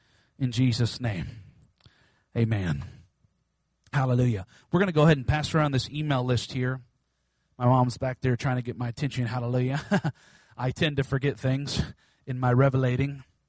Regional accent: Soldotna, Alaska, United States; I was born and raised in Soldotna, Alaska on the Kenai Peninsula.

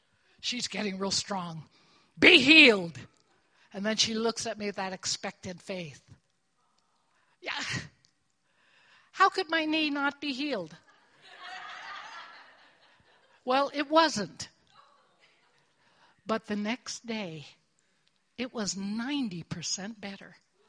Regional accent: United States; because I was born here. I am an American. It's part of my inheritance.

